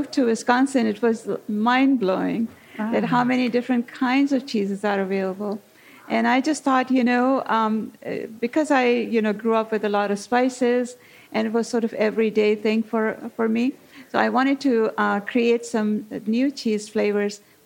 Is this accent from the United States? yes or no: no; Pakistan; growing up in Pakistan, we usually have the fresh cheese, which is the paneer, and that's all I knew.